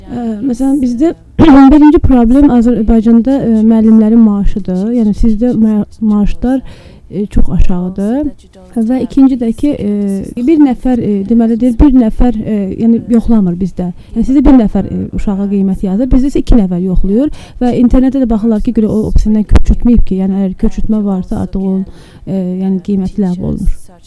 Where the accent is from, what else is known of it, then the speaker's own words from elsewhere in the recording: Sweden; Azerbaijani is a second language; now in Azerbaijan; Mən İsveçliyəm